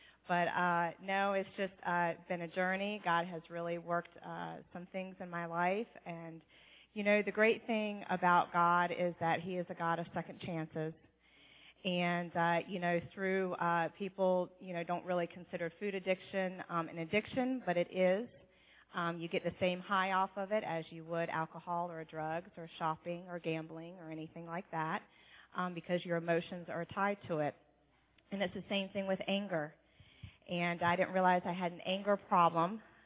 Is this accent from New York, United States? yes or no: no; Virginia, United States; moved away as an adult; now in Canada; I am not from Canada. I am from Virginia, born and raised 41 years in Virginia, and we just moved to Canada, his home place, this past June.